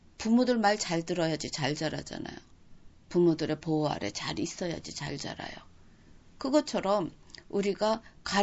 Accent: South Korea; also born or lived in Japan; 제가 일본에서 살면서 제가 대한민국 사람의 대표요. 크리스찬의 대표로 쭉 살았다 그랬어요.

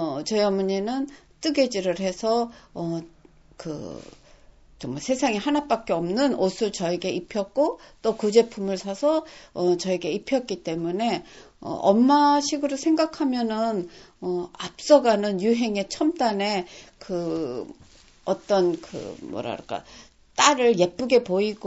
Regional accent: South Korea; moved away; 저는 한국 사람인데 한국에서 살지 않고 외국 생활을 지금 40년이나 하고 있고

